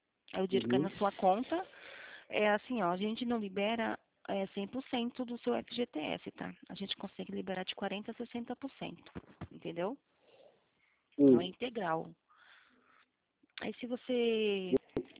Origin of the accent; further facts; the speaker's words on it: São Paulo, Brazil; Eu sou de São Paulo.